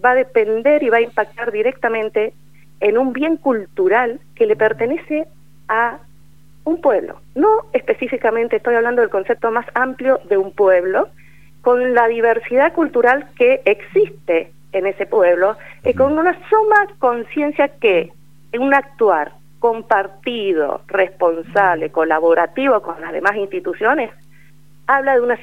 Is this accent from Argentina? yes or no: yes; Mendoza, Argentina; born there; Yo soy nacida en Mendoza.